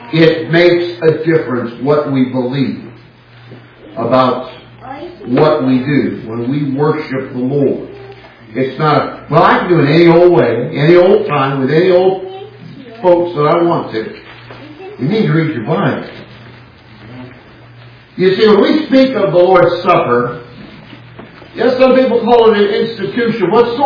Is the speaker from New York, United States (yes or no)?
no; California, United States; Now, I hail from California. The capital of California is Sacramento.